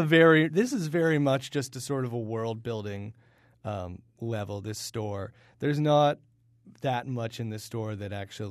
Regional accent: New Hampshire, United States; I've always had a really fond sort of soft place in my heart for my home state. And I wanted to, especially because nobody thinks about it ever. Nobody thinks about New Hampshire ever.

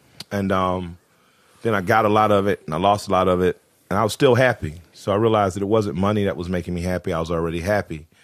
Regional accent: Atlanta, Georgia, United States; I'm from Atlanta, the capital of the strip club

